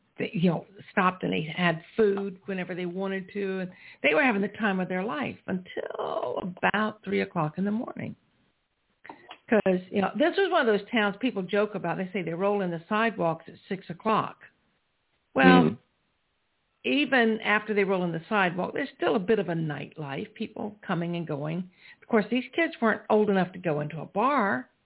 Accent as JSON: {"language": "English", "town": "Walterboro", "region": "South Carolina", "country": "United States", "tie": "born or raised there"}